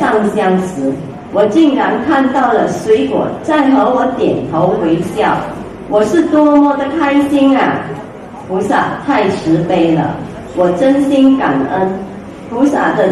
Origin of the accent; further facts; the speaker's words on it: Penang, Malaysia; 我是来自槟城的